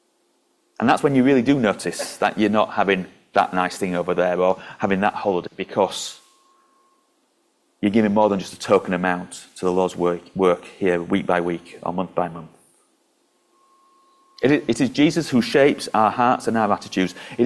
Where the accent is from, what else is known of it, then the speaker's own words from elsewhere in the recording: Yorkshire and the Humber, United Kingdom; I mean, I'm a Yorkshireman.